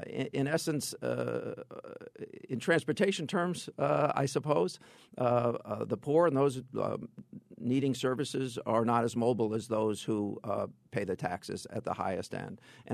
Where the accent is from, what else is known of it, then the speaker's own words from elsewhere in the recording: Connecticut, United States; I mean, I'm from Fairfield County.